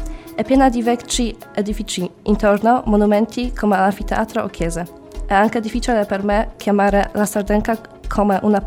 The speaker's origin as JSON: {"language": "Italian", "country": "Poland", "second_language": "Italian", "lives_now": "Cagliari, Italy", "said": "Vengo dalla Polonia."}